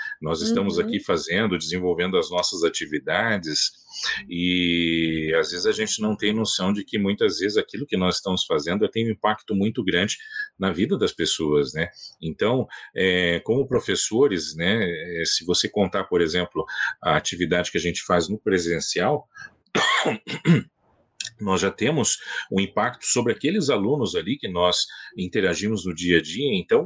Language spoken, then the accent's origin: Portuguese; Porto Alegre, Rio Grande do Sul, Brazil; also born or lived in Santa Maria; Lá no Rio Grande do Sul, eu sou gaúcho, né? Eu nasci em Porto Alegre, mas eu morei muito tempo em Santa Maria, né? No interior do Rio Grande do Sul.